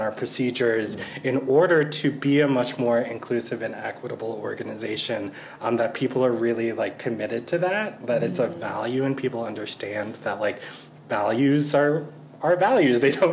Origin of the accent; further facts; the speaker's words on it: Washington, District of Columbia, United States; And I'm from Washington, D.C., y'all, and I don't know if you... Chocolate City.